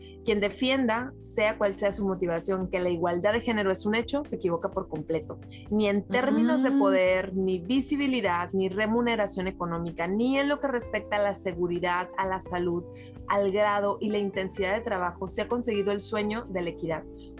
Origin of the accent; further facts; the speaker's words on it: Mexico; Elsa vive en Estados Unidos y yo vivo en México. Las dos somos mexicanas, pero estamos sí. separadas por la frontera y el muro.